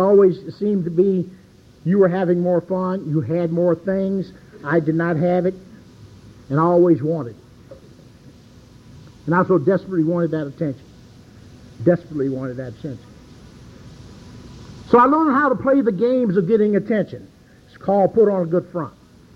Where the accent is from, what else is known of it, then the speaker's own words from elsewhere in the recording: Cleveland, Ohio, United States; born there; And I was born in the Midwest, born in Cleveland, Ohio, where it snows, gets cold, gets snowed in for days.